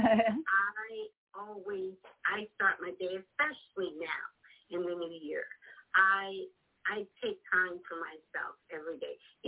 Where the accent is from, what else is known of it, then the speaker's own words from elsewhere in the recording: New Jersey, United States; born there; I was born in New Jersey, North New Jersey.